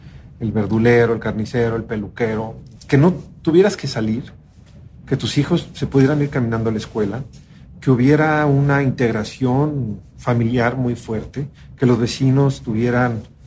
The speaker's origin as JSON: {"language": "Spanish", "region": "Mexico City", "country": "Mexico", "tie": "born or raised there", "said": "si a mí me dicen que de dónde soy, digo, soy de la Unidad Modelo, la verdad. Me siento muy orgulloso de haber crecido en ese barrio, que es uno de los barrios más interesantes de este país."}